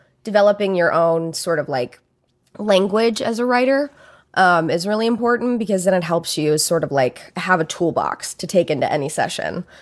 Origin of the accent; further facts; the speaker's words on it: Alabama, United States; I grew up in Alabama, so I have, like, I love country music, like, real country music.